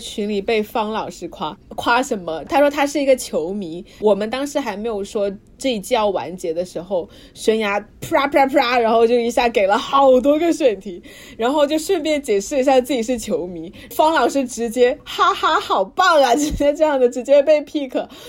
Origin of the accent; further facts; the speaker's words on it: Guangdong, China; born there; also born or lived in Suzhou; 但我出生在广东，但是后面我们家搬家到苏州了，所以我回国应该也是回苏州。